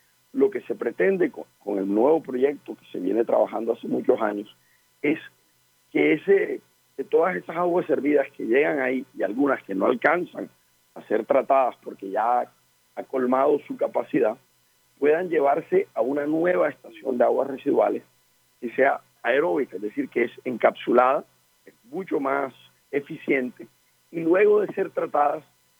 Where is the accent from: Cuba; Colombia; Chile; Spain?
Colombia; Barranquilla, Atlántico; Lo que tenemos como barranquilleros es que aprender, y tenemos una tarea de cultura ciudadana pendiente como barranquilleros de aprender a manejar nuestros residuos sólidos.